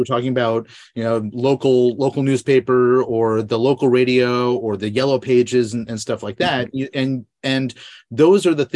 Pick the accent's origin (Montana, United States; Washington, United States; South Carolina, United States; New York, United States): New York, United States; When I was growing up in New York, it was the, you know, Metro New York. Or New York Metro.